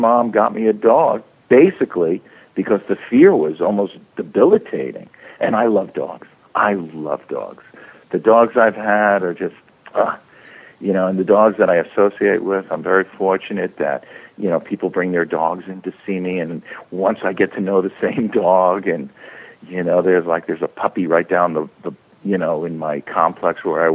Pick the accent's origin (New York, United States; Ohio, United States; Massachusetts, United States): New York, United States; And, you know, I grew up in New York.